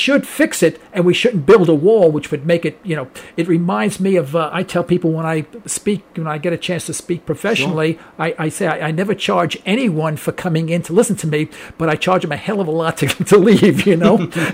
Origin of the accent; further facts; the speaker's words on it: New York, United States; born there; Well, I was born in New York, and when I sang doo-wop back in the 50s